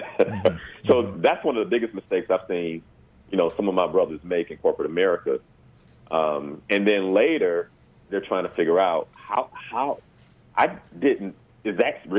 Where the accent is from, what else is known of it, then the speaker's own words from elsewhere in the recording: Chicago, Illinois, United States; And I'm from Chicago.